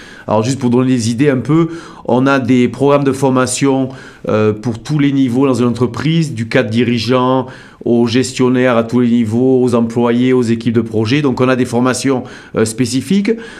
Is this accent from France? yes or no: yes; Nouvelle-Aquitaine, France; moved away as an adult; now in Toronto, Canada; Alors, à l'origine, je suis du Pays Basque, moi, donc du sud-ouest de la France.